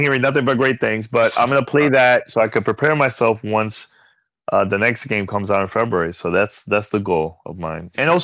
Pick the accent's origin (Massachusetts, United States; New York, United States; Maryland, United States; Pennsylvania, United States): New York, United States; I'm originally from New York.